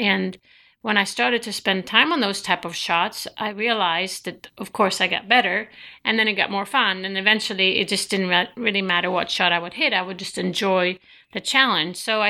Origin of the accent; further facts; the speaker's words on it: Sweden; growing up in Sweden, of course, we didn't have the technology that we have today